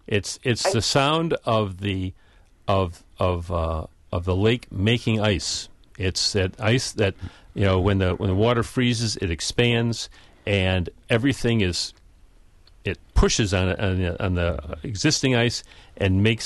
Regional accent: New York, United States; Yes, and I grew up on Cazenovia Lake in New York State, and it's a much smaller lake than Mendota

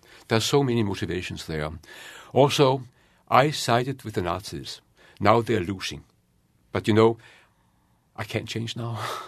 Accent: Denmark; I never saw liquidation. I'm lucky. But it happened in my hometown. I saw more of the punishment afterwards, where the Danish girls who had children, babies with German soldiers, were shaved.

